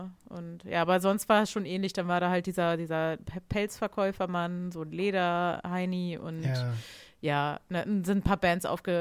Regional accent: Lower Saxony, Germany; ja, ich komme aus der Nähe von Buxtehude

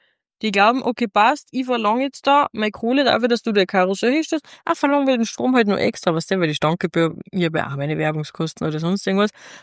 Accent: Salzburg, Austria; ich als Salzburgerin

